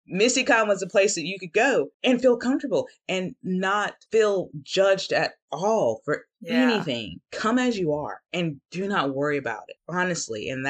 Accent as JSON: {"language": "English", "region": "North Carolina", "country": "United States", "said": "because I'm from North Carolina, small county, you know, very Bible, I forget the word right now."}